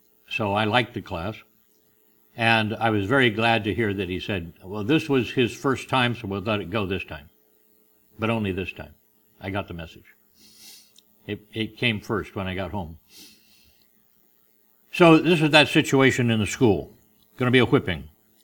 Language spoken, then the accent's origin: English; Indianapolis, Indiana, United States; And I was the outsider from Indianapolis, you know.